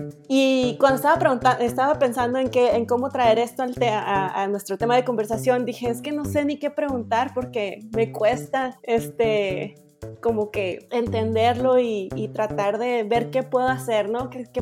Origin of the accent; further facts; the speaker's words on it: Sonora, Mexico; como te está diciendo, soy de Sonora